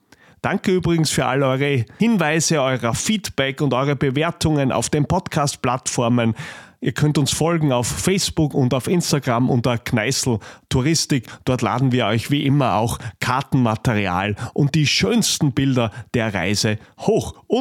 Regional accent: Austria; Und das sagen wir hier als Österreicher

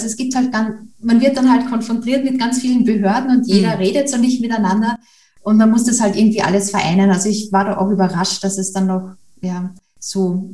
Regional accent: Austria; Ich komme ja aus Österreich

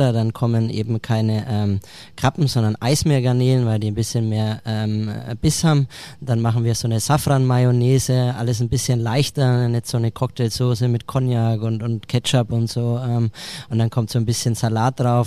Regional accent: Heroldsberg, Bavaria, Germany; habe ich tatsächlich in meinem Heimatort in Heroldsberg, das ist hier gleich um die Ecke

